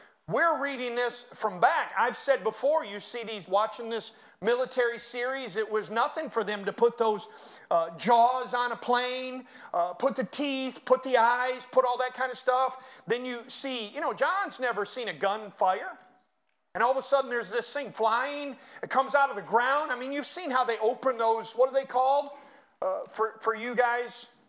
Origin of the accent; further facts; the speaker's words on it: Florida, United States; born there; I was born in Florida, but not that part of Florida.